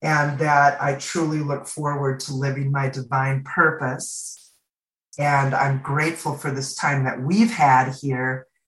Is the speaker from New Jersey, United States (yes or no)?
no; Minnesota, United States; also born or lived in Arizona; now in Cottonwood, United States; I've spent most of my life in Arizona. I'm originally from Minnesota, but I really miss trees and water and that I relax more around trees and water.